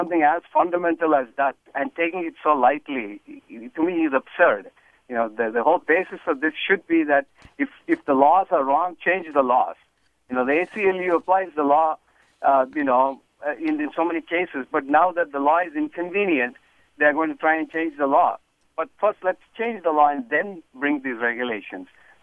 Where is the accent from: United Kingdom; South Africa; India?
India; now in United States; people like me, I came from India. I grew up in India. I am not an American anyway except on paper because I have the green card and my citizenship.